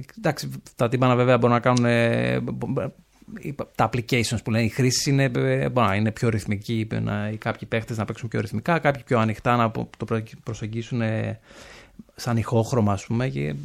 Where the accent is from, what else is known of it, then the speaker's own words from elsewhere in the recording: Salamina, Attica, Greece; also born or lived in Meliki; Εγώ με την αδερφή μου είμαστε δίδυμοι, γεννηθήκαμε στη Μελίκη, στη Βέρεια. Και μετά πρώτη δημοτικού πλέον γυρίσαμε στον τόπο της μητέρας μου, στη Σαλαμίνα.